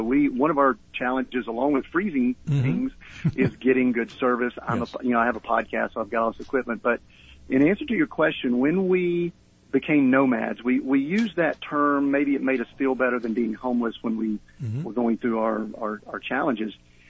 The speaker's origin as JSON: {"language": "English", "region": "Georgia", "country": "United States", "tie": "born or raised there", "said": "I grew up in Georgia, a small town just outside of Atlanta, and we pretty much lived in that geographic area. I had family in Mississippi."}